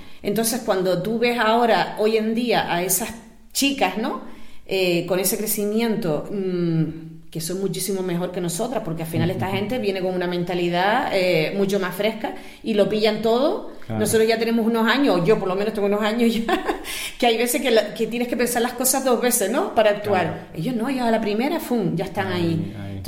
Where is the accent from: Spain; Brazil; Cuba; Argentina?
Spain; Canary Islands; yo soy de aquí, de Lanzarote, y es una isla que nuestro principal motor es el turismo